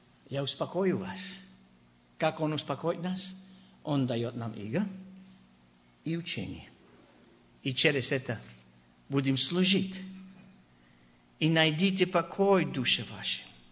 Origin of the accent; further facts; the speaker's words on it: Monterrey, Nuevo León, Mexico; Russian is a second language; Я из Монтеррея, и знаете, тем, которые из Монтеррея, это очень как не хотят дать деньги